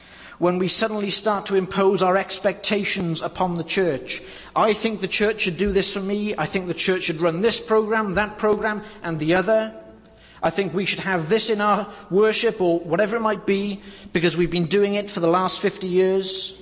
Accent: England, United Kingdom; I've seen it in my home country, where the Church of England, which was once a solid and vibrant church

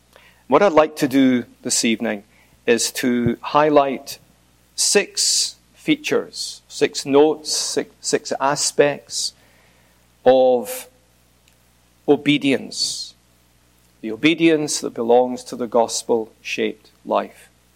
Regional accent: Scotland, United Kingdom; Just as me standing here somewhat clearly betrays that I'm a Scotsman.

